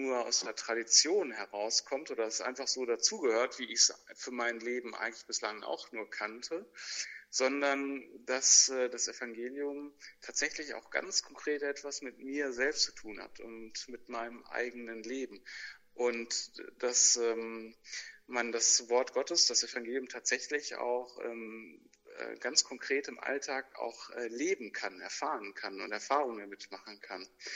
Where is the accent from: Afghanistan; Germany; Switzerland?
Germany; Oberntudorf, North Rhine-Westphalia; also born or lived in Paderborn; ich komme ganz aus der Nähe, und zwar aus Oberntudorf. Geboren bin ich aber direkt in Paderborn im Brüderkrankenhaus und bin in Paderborn auch zur Schule gegangen. Ich war auf dem Reißmann-Gymnasium.